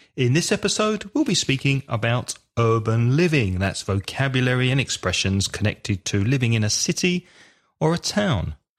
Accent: London, United Kingdom; So, yeah, I lived in a house like this when I grew up in London.

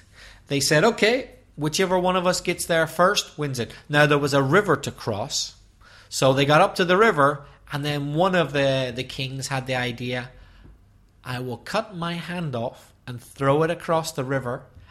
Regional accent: Northern Ireland, United Kingdom; Well, first of all, I'm from Northern Ireland, so I do know the flag of Northern Ireland.

